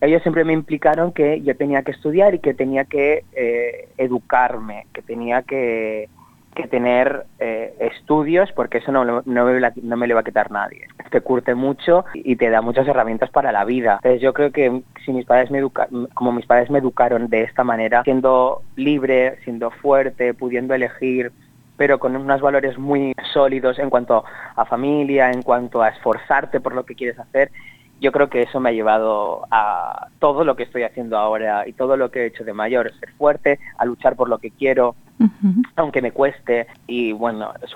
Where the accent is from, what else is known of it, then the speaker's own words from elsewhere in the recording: Barcelona, Catalonia, Spain; now in Australia; Yo soy de Barcelona, nacido, crecido y toda mi vida allí, excepto ahora que estoy aquí en Australia. Pero bueno, sí que es verdad que mis padres son de origen asiático, mi madre es filipina y mi padre de Pakistán